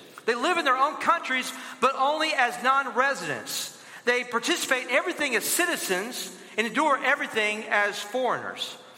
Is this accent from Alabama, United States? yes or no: yes; Alabama, United States; someone who denies Christ from my home state, Alabama.